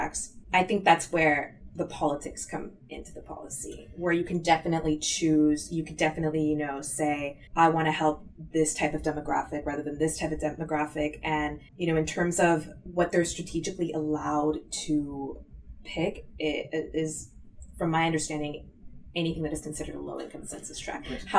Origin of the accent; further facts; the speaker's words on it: Chicago, Illinois, United States; Chicago is a state. I'm from Chicago.